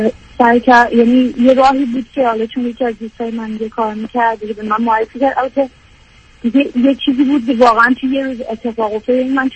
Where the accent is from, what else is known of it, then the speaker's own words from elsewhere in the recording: Iran; moved away; 4 سال تنها زندگی میکنم، یعنی از ایران اومدم اینجا.